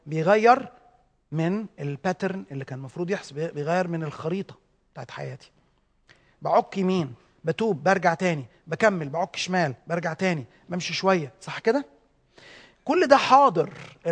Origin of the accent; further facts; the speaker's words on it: Egypt; طبعا احنا عندنا مصريين المتهم مدان الى ان تثبت براءته.